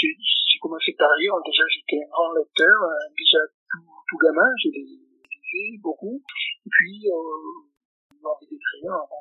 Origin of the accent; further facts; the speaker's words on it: Nîmes, Occitanie, France; moved away as an adult; also born or lived in Lyon region; now in Corsica, France; je suis natif de Nîmes, je suis né à Nîmes, je suis resté 27 ans dans le Gard, et puis je suis parti dans la région lyonnaise, 23 ans pour mon travail, et puis là, j'ai terminé mon travail sur la Corse, j'habite actuellement